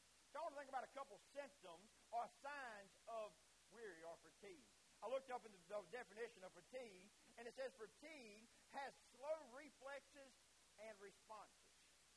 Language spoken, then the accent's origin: English; United States; As an American, we don't say that, do we?